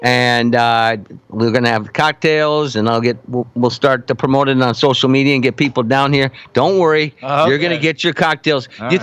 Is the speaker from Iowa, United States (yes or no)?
yes; Iowa, United States; Tom Gribben came up with some factoids on my home state. Okay. I did not know this, that sliced bread was discovered or created in the great state of Iowa.